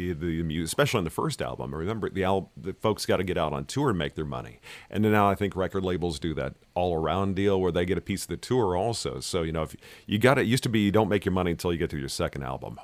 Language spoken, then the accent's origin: English; Dallas, Texas, United States; You know, I'm from Dallas originally, got to have a pickup.